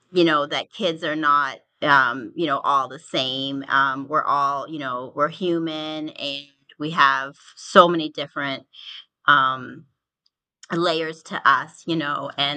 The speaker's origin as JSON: {"language": "English", "country": "Canada", "tie": "born or raised there", "said": "I grew up in Canada. My parents are immigrants. So they came from India."}